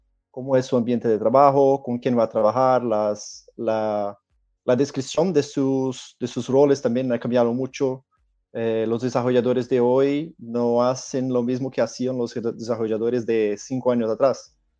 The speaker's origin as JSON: {"language": "Spanish", "region": "São Paulo", "country": "Brazil", "second_language": "Spanish", "moved": "as an adult", "said": "Yo soy de São Paulo, Brasil. Ahora estoy pasado acá desde la pandemia, pero ya tuve experiencia de vivir en otros países, especialmente de Latinoamérica, Centroamérica y Sudamérica."}